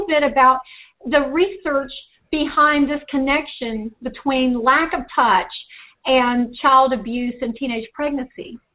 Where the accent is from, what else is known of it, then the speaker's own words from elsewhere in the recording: United States; as an American who has traveled to a number of countries and cultures in the world